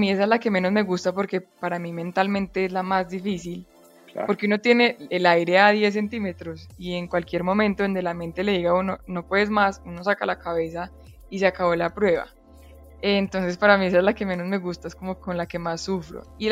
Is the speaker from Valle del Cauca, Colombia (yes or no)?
no; Pereira, Risaralda, Colombia; now in Medellín, Colombia; Yo nací en Pereira y toda la vida fui deportista y por el deporte a los 17 me fui a vivir a Medellín para poder seguir entrenando y poder seguir estudiando. Entonces sí, toda la vida he estado en el eje y en Antioquia.